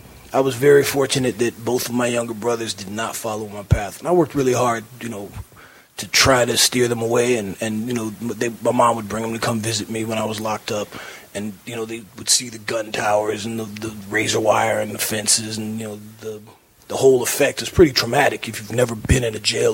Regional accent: Miami, Florida, United States; And, you know, it was funny growing up in Miami during the cocaine cowboy days.

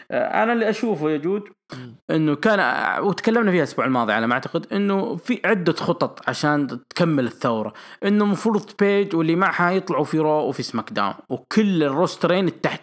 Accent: Al-Qassim, Saudi Arabia; سمي عندنا بالقصيم

